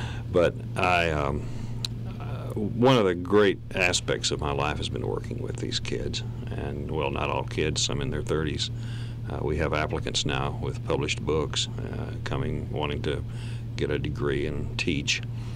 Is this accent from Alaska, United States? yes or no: no; Texas, United States; moved away as an adult; now in Arkansas, United States; Well, coming to Arkansas, I'm a Texan, you know, and coming to Arkansas 30 years ago has just been so great